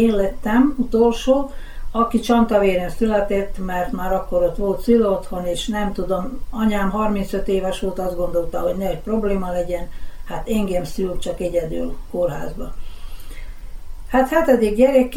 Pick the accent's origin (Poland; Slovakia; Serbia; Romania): Serbia; Vojvodina; Hát az én gyerekkorom az Tornyos és Kevi közt egy szálláson, vagyis hát egy olyan kisebb utca volt.